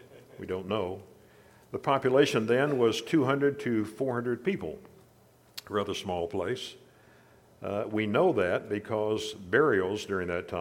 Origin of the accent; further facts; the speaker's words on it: Pekin, Indiana, United States; Would I have any patients? Probably not, because I came from Pekin, Indiana, and they knew my background. No respect in your hometown.